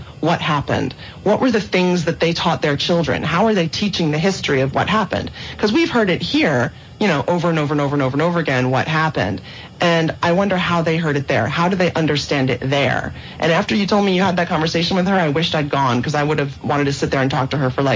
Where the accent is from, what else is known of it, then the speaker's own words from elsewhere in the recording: New York, United States; And I thought, oh, big city. I'm from New York. I understand that. You know, maybe that's a big city mentality.